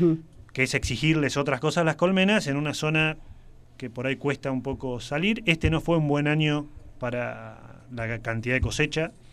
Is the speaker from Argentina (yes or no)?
yes; Buenos Aires, Argentina; De Buenos Aires.